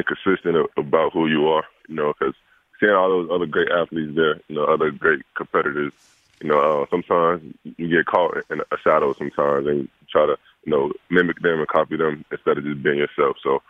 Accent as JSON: {"language": "English", "town": "Miami", "region": "Florida", "country": "United States", "tie": "born or raised there", "also_born_or_lived": "Gainesville", "said": "You know, I'm originally from Miami. You know, spent the first half of my life there with all of my family. Then my mom, my little brother, and I, we moved to Gainesville."}